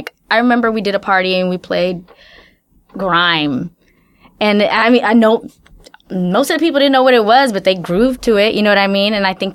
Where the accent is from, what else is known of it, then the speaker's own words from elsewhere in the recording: Atlanta, Georgia, United States; I grew up in Atlanta.